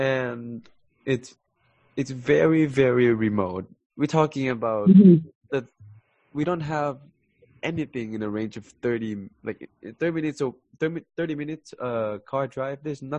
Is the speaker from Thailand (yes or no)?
yes; Thailand; now in United States; Growing up in Thailand, it is very different. Very different from here.